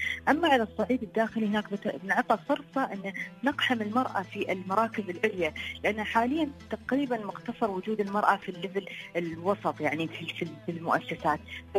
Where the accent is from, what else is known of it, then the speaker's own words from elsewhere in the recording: United Arab Emirates; أنا كمرأة إماراتية